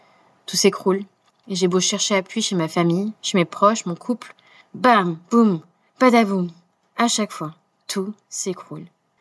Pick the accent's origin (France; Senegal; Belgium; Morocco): France; Occitanie; j'ai grandi en Ariège, département surnommé Terre Courage.